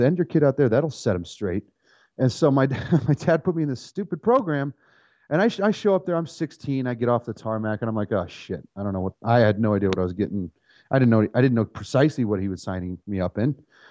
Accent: United States; I come from America. We don't take people's homes.

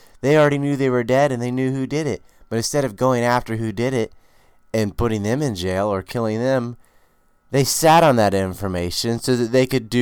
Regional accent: United States; because America did it and America's right because I'm American

